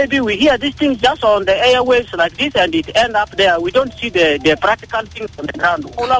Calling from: Maridi, Western Equatoria, South Sudan; from Maridi.

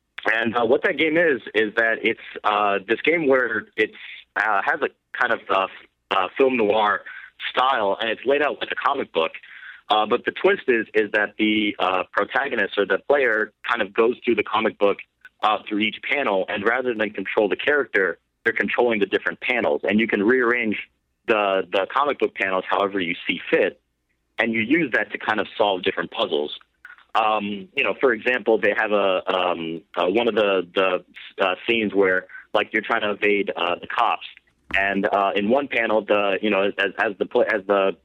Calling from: Chicago, Illinois, United States; I'm calling from Chicago.

